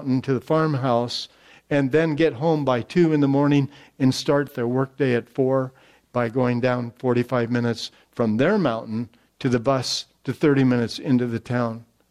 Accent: United States; And then I realized, first of all, I'm an American.

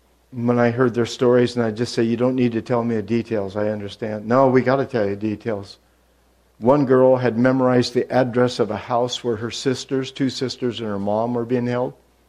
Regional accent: United States; I'm sorry to say that as an American.

